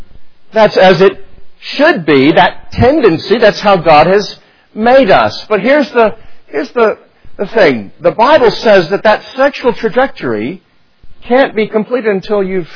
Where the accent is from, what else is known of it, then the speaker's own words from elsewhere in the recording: the South, United States; And growing up in the South, I thought, I don't think we do that.